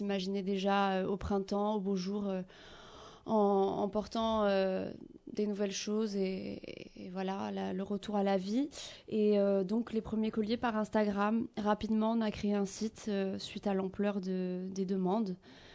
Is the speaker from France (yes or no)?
yes; Corsica, France; de chez nous en Corse aussi